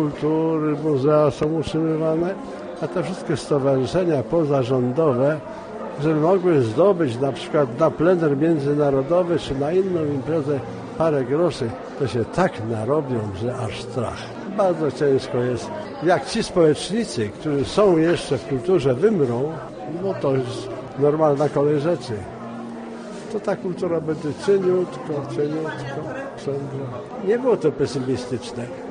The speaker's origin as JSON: {"language": "Polish", "town": "Wiktorów", "region": "Łódź Voivodeship", "country": "Poland", "said": "Mieszkam w Pile. Pochodzę z Wiktorowa. Jestem w tej chwili w Białej. I to wszystko jest ta sama gmina."}